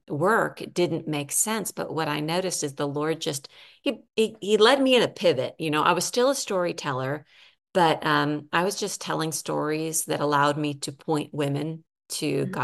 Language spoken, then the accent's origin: English; California, United States; now in Texas, United States; And I'm from California. We raised our kids there for the most part.